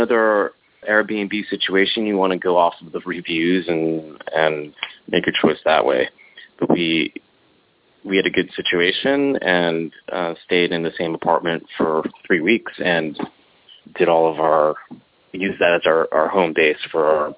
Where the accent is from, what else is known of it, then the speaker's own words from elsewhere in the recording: United States; It's not inexpensive there, surprisingly, as an American.